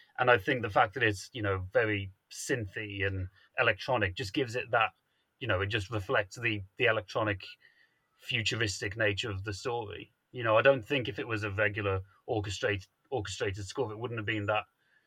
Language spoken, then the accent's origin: English; United Kingdom; Believe me, I'm British.